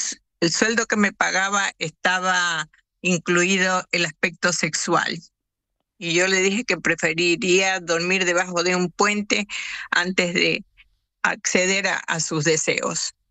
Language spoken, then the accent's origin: Spanish; Ecuador; Yo soy de Ecuador